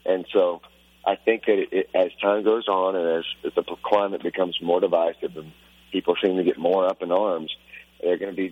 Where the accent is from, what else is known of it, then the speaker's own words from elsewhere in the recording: Texas, United States; we were supposed to play near my hometown, where a lot of my family's from in Texas